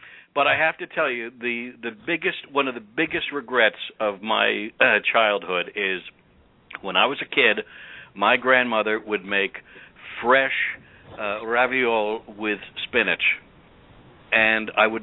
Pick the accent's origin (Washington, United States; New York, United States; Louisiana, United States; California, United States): New York, United States; Larchmont; growing up in Larchmont, what my dad and I used to do was, during the season, we would go fishing every Sunday.